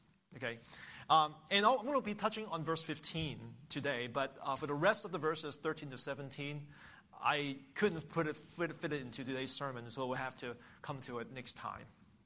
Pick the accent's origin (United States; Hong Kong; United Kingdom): Hong Kong; since I was young growing up in Hong Kong.